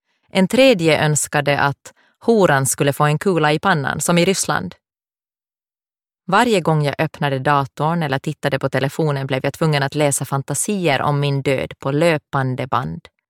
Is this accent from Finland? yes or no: yes; Finland; moved away as an adult; I slutet av februari 2017 flydde jag mitt hemland, Finland.